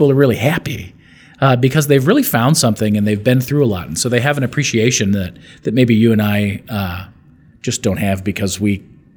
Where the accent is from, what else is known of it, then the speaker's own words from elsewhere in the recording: Omaha, Nebraska, United States; I grew up in St. Wenceslaus in West Omaha, which is a very homogeneous feeling place, or at least it was when I was a boy.